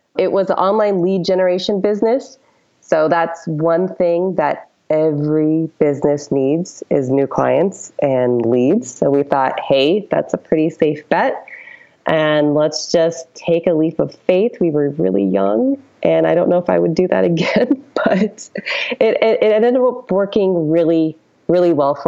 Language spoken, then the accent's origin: English; Alaska, United States; born there; but I was born in Alaska, so there's lots of them.